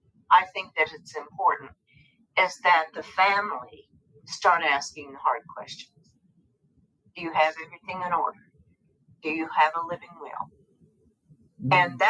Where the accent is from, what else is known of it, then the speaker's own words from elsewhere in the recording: Texas, United States; Well, Bronwyn, I'm from Texas, so bold is not hard for me.